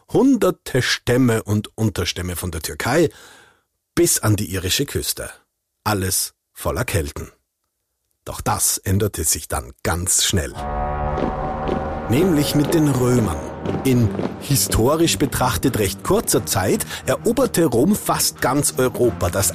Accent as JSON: {"language": "German", "town": "Hallein", "region": "Salzburg", "country": "Austria", "tie": "born or raised there", "said": "Ich bin in Hallen aufgewachsen. Hallen ist eine Stadt im Tennengau."}